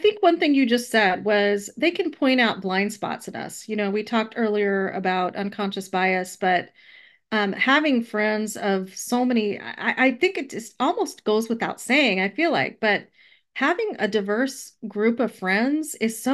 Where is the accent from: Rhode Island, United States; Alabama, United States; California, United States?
Alabama, United States; accent: Southern; Growing up in Alabama, I actually had a Southern accent. It was not strong. But it was most definitely a Southern accent.